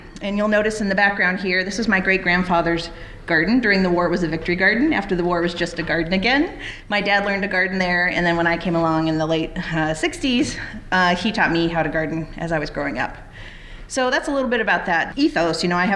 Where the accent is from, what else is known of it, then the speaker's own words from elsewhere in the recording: Oregon, United States; moved away; also born or lived in Chicago; So I got that bug very early growing up in Oregon, helping my dad garden. And I moved to Chicago in 94, and I lived for a number of years in a condo